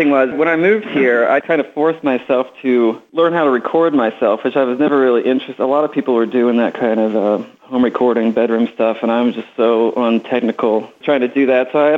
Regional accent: Cincinnati, Ohio, United States; I'm from Cincinnati. Cincinnati has a great music scene, great history.

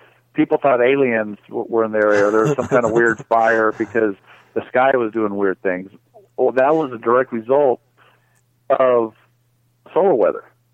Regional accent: Texas, United States; I grew up in South Texas, and I remember in the late 90s

